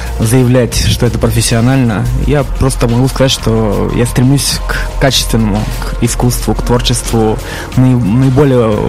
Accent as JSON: {"language": "Russian", "town": "Chelyabinsk", "region": "Chelyabinsk Oblast", "country": "Russia", "tie": "born or raised there", "lives_now": "Saint Petersburg, Russia", "said": "Я, в общем, в родном городе как-то играл, в Челябинске, когда уже приезжал просто в гости туда."}